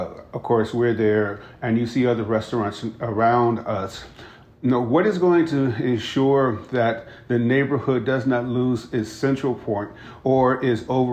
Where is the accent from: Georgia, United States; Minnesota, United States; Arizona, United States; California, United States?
Georgia, United States; Atlanta; You know, being African American in Atlanta and growing up, and you've seen the change.